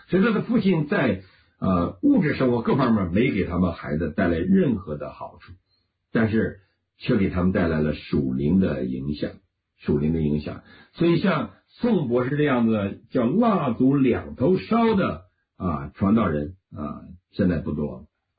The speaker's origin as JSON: {"language": "Chinese", "town": "Suihua", "region": "Heilongjiang", "country": "China", "tie": "born or raised there", "said": "他最早去了我的家乡绥化我的家乡绥化布道"}